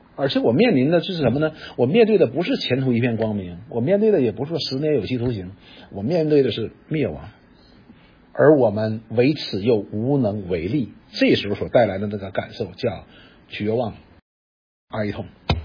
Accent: China; 这句话基本上按我们中国人的翻译过来是什么意思呢？

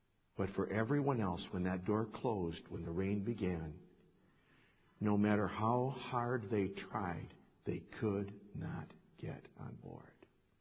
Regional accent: Kalamazoo, Michigan, United States; We were traveling between Kalamazoo, my hometown. We were going to Battle Creek one Saturday morning.

